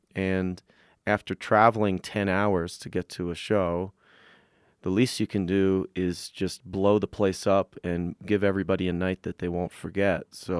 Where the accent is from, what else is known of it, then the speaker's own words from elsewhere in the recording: New Jersey, United States; Well, I grew up in New Jersey, and I grew up in an all